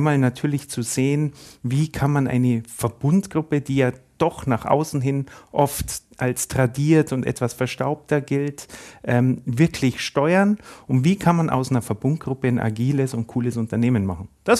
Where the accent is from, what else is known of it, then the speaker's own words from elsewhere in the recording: Füssen, Bavaria, Germany; Ich habe leidenschaftlich Eishockey gespielt in Füssen. Man hört sicherlich an meinem Dialekt. Dort bin ich auch aufgewachsen.